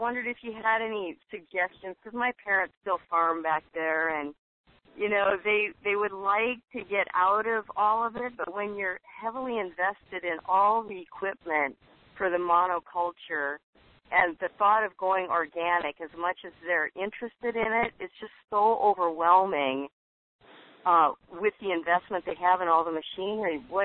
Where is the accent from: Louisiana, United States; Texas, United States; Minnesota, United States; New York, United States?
Minnesota, United States; I told you I was from Minnesota